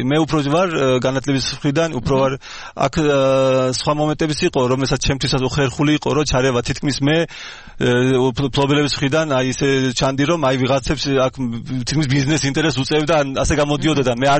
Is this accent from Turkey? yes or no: yes; Turkey; მე იქ ცხოვრობ, იქ დავიბადე ქართველი ვარ, მაგრამ იქ გაზრდილი ვარ